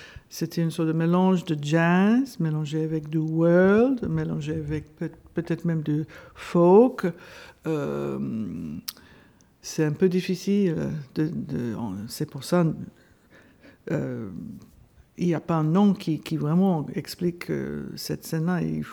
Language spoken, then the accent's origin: French; London, United Kingdom; moved away as an adult; Et moi, j'ai grandi à Londres, en Angleterre, et je suis venue depuis avoir fait les études des beaux-arts.